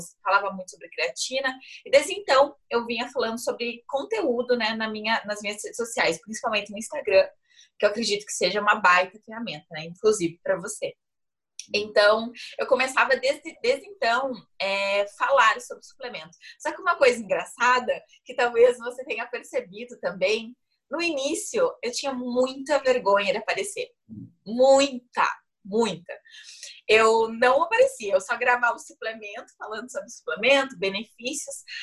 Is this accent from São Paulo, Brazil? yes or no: no; Passo Fundo, Rio Grande do Sul, Brazil; eu sou de uma cidade super pequena, né? Consideravelmente, né? Dependendo da comparação. Eu sou de Passo Fundo, tem 200 mil habitantes.